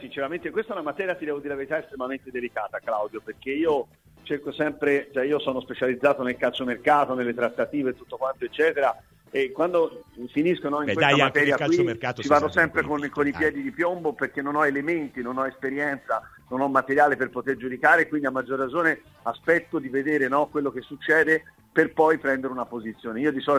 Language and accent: Italian; Florence, Tuscany, Italy; born there; sono nato a Firenze